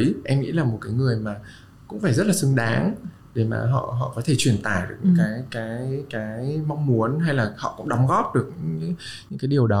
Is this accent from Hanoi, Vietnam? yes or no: yes; Hanoi, Vietnam; em là người sinh ra và lớn lên ở Hà Nội